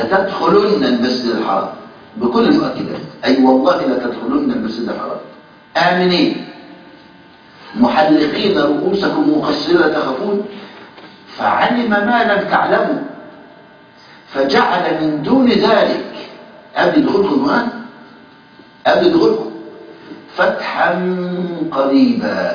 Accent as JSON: {"language": "Arabic", "country": "Egypt", "said": "يعني أذكر عندنا في مصر"}